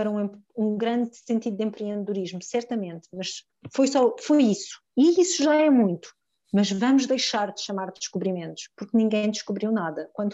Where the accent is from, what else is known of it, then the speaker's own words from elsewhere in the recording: Portugal; E é claro que abrir esta conversa enquanto portuguesas é muito importante